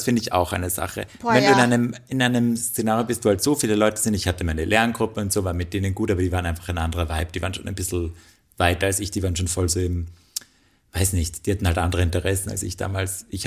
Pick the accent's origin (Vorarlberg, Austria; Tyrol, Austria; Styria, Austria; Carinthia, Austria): Styria, Austria; Graz; moved away as an adult; now in Vienna, Austria; allein dadurch, dass ich weggezogen bin aus Graz, ist jetzt nicht die Welt.